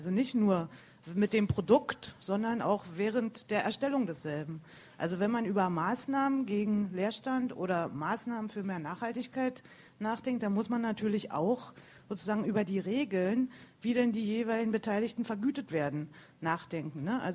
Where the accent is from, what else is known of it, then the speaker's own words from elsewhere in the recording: Berlin, Germany; Ich komme aus Berlin, bin dort Mitglied des Abgeordnetenhauses